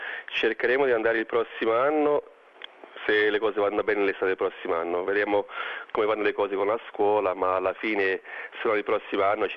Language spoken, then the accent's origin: Italian; Australia; definisco veramente australiano, magari italo-australiano, non posso dire italiano in quanto veramente non sono nato in Italia e anche se apprezzo moltissimo la cultura italiana e la lingua italiana, alla fine sono sempre australiano